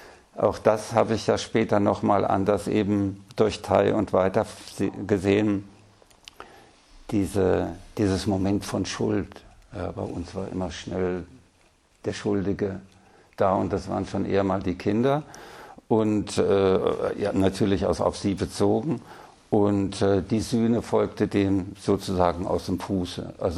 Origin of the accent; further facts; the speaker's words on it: Baden-Württemberg, Germany; weil Freiburg 1944 ausgebombt wurde und wir dann fluchtartig in den Hotzenwald, das ist der südliche Schwarzwald, gezogen sind, weil wir dort so eine Ferienwohnung unterm Dach hatten in einem kleinen Bauernhaus.